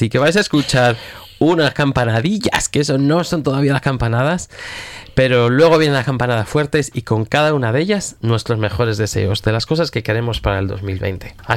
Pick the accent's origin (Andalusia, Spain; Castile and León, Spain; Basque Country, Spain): Castile and León, Spain; Burgos; Y yo que soy del norte de España, que en Burgos hace mucho frío por estas fechas